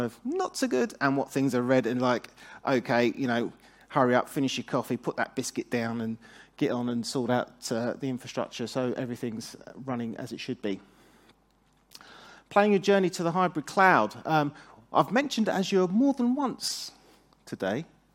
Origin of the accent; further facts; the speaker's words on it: United Kingdom; I am a coffee person, but being British, I probably should have a cup of tea.